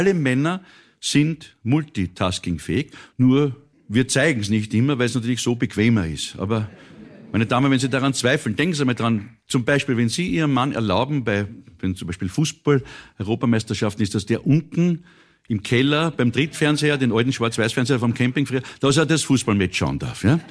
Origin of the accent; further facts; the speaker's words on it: Upper Austria, Austria; born there; Ich bin ein geborener Oberösterreicher.